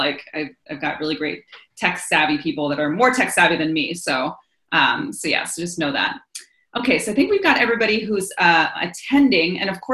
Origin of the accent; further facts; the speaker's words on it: Japan; I grew up over in Japan on a military base. My father's full Japanese, my mom was American. So I was in this very bicultural place, you know, growing up.